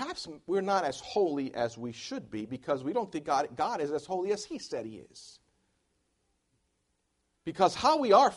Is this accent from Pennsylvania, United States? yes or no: yes; Philadelphia, Pennsylvania, United States; I remember when I first moved to Chattanooga. Of course, I come from Philadelphia, so I'm a Yankee.